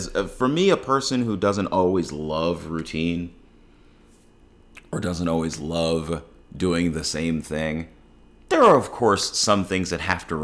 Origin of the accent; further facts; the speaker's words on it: Dallas, Texas, United States; Because a piece of my time growing up in Dallas had just been compromised.